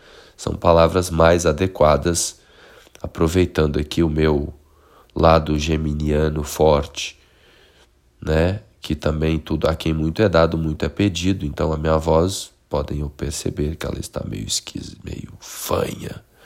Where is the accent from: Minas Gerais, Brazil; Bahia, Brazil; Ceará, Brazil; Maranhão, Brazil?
Minas Gerais, Brazil; accent: Minas Gerais; Na época com um sotaque muito mais carregado das Minas Gerais, né?